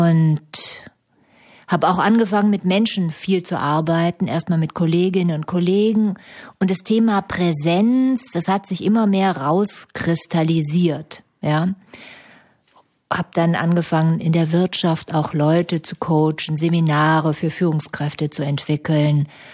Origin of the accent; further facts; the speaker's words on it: Stuttgart, Baden-Württemberg, Germany; das ist ja schon so ein schwäbischer Name, ne? Also ich komme auch aus dem Schwabenlande, bin in Stuttgart groß geworden als Kommunistenkind in den 60er Jahren